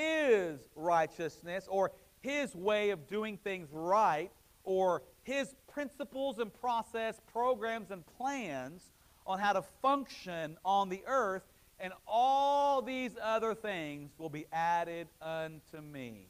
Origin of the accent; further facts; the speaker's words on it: Silver Spring, Maryland, United States; born there; I was born in Silver Springs, Maryland. So I was born a Yankee, but then I got converted, and now I'm a Southerner, right?